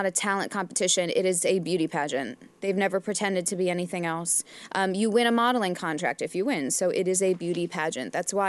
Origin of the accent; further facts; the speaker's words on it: New Jersey, United States; born there; she hated the fact that I was born in New Jersey.